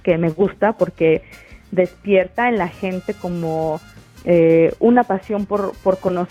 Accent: Mexico

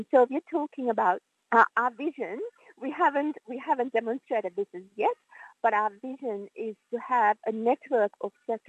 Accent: Dehiwala, Western Province, Sri Lanka; moved away as an adult; මගේ ගම දෙහිවල.

